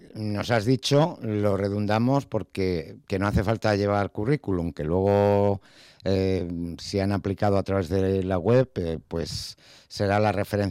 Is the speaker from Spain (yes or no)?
yes; Spain; se nota que somos españoles